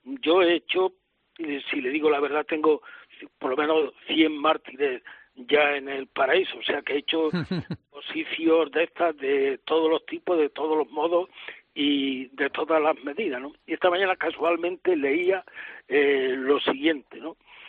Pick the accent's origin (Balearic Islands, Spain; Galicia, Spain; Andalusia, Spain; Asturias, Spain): Andalusia, Spain; El Viso; Yo soy de un pueblo del Viso, del norte de la provincia de Córdoba